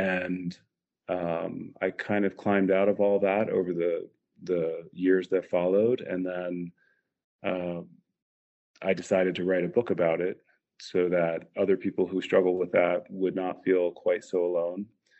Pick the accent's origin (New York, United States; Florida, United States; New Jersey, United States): New Jersey, United States; also born or lived in Colorado / California; So a little bit about me. I grew up in New Jersey. Went out to college in Colorado, went to grad school out in California